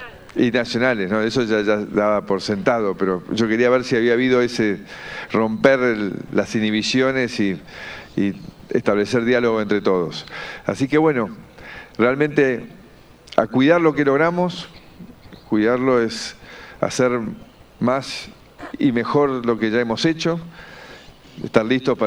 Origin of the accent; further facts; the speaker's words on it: Argentina; como presidente y como argentino